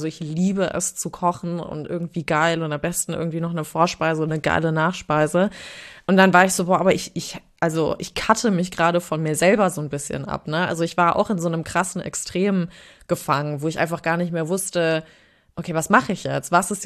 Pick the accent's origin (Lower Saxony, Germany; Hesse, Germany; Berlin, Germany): Hesse, Germany; Frankfurt; ich bin in Frankfurt im Taunus aufgewachsen